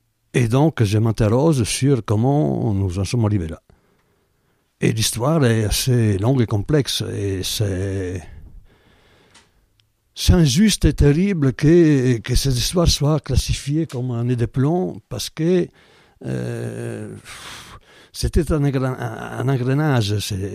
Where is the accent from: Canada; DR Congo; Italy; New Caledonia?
Italy; Veneto; Moi, je viens d'une province d'Italie, la province de Vicenza, dans le nord-est, à 80 km de Venise, dans les terres